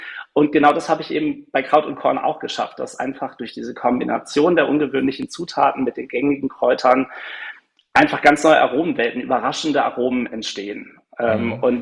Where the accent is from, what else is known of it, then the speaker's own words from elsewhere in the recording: North Rhine-Westphalia, Germany; Und dann ja, war halt die Wahl Eifel oder Ostwestfalen, wo ich herkomme.